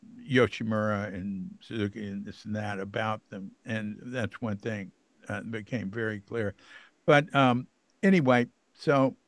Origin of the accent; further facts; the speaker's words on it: Fort Worth, Texas, United States; I knew Ray very well, and I'm from Fort Worth.